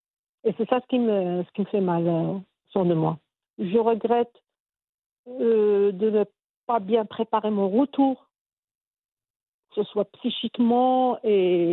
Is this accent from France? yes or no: no; Morocco; moved away as an adult; Même si que je suis née ici au Maroc, hein